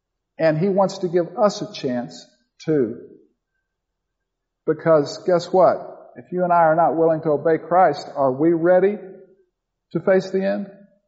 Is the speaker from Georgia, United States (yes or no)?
no; Florida, United States; I grew up in Florida as a little boy. This is back in the 60s, I guess.